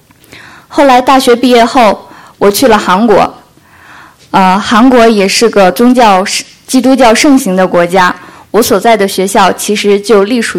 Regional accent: China; 我和大多数中国孩子一样，从小生活在无神论的大环境中。

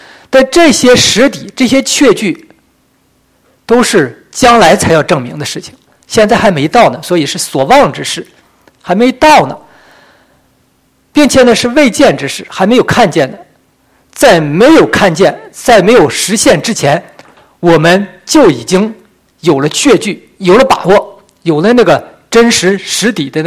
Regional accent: Chifeng, Inner Mongolia, China; 我家乡呢，其实我出生在内蒙赤峰市，内蒙古赤峰市。我小的时候呢，就跟着我当中学老师的妈妈，她老调动工作，就是在一个公社中学干不上四五年五六年，哎，就换另外一个公社，就老在搬家

